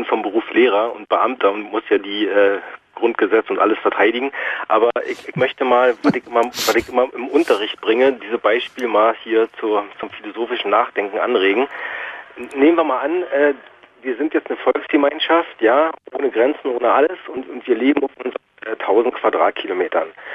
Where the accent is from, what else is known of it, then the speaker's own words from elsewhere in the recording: Prenzlau, Brandenburg, Germany; now in Baden-Württemberg, Germany; ich komme aus Prenzlau, das ist 100 Kilometer nordöstlich von Berlin, kurz vor Stettin, und lebe jetzt quasi seit 5 Jahren in Baden-Württemberg